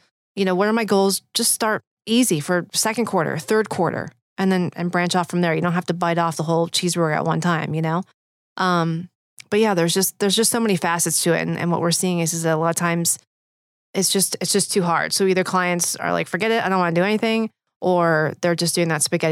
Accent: Detroit, Michigan, United States; I'm originally from the Detroit area and had worked in internal communications there.

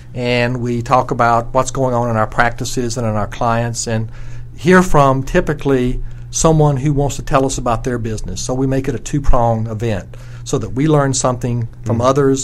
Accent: Cave Spring, Georgia, United States; I am. I grew up in North Georgia in a little town called Cave Spring. I grew up my entire life there, went to school.

